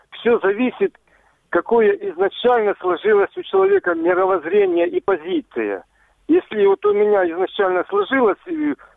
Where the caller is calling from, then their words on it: Avdiivka, Donetsk Oblast, Ukraine; из Авдеевки.